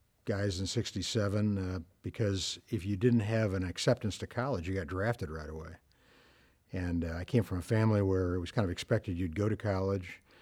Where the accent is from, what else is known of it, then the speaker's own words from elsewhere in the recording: Peoria, Illinois, United States; Yeah, I grew up on the East Bluff of Peoria, up by Von Steuben Playground. And I went to Von Steuben Grade School and then Woodruff High School and graduated in the class of 67 from Woodruff.